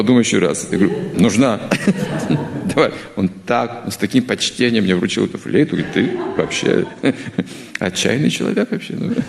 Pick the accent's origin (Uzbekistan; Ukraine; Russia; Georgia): Russia; Я говорю, я из России